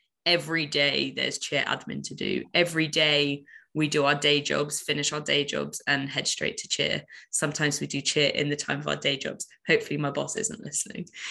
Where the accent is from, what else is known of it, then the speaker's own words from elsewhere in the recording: London, United Kingdom; Being a Londoner